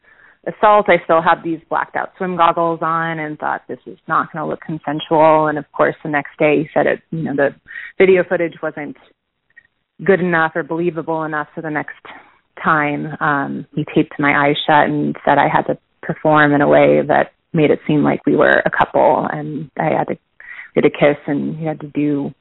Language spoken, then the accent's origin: English; Huntington Beach, California, United States; I was released in my hometown in Huntington Beach, California.